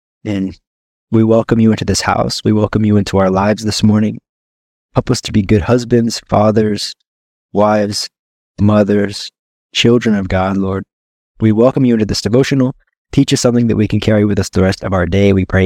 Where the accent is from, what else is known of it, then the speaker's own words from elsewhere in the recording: United States; now in Brazil; I'm American and I needed documentations from America